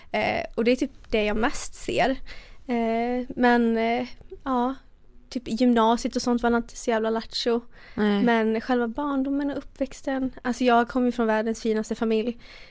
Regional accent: Borås, Västra Götaland County, Sweden; also born or lived in United States; Jag är uppväxt i Borås, sen bodde jag i USA i 2,5 år.

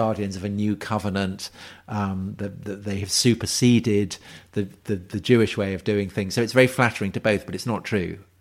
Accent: Salisbury, South West England, United Kingdom; I grew up in Salisbury, and so we always used to go on school trips to HMS Victory

